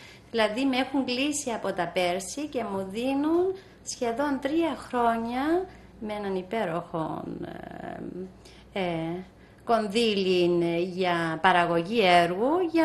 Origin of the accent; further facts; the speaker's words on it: Cyprus; Δηλαδή να είναι κάτι που να αντανακλά τον τόπο μου, να λέει κάτι για Κύπρο.